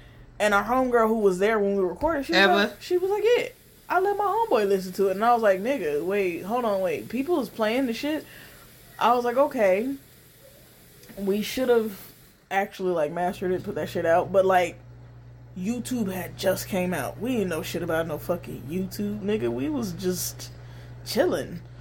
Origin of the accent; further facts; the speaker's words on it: Nigeria; I'm Nigerian, motherfucker.